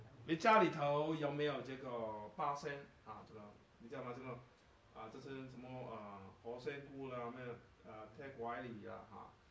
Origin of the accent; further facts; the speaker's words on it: Guangdong, China; 我们广东话，橘子是橙啊